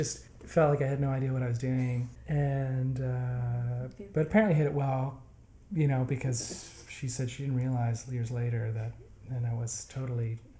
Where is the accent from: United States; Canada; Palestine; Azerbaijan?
Canada; Halifax, Nova Scotia; also born or lived in Prince Edward Island; I'm from the East Coast. I'm Prince Edward Island originally, and then I grew up mostly in Halifax.